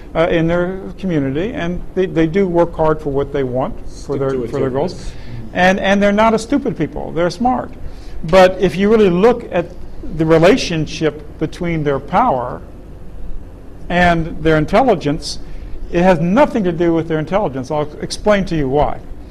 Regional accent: United States; As an American, I oppose these things so much.

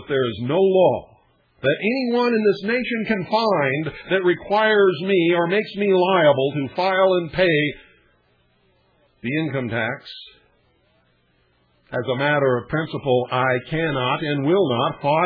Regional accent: United States; I would be the first one in line every year to make sure that I paid because I am an American patriot. I am a law-abiding citizen. I served my country in the United States Air Force and the United States Navy.

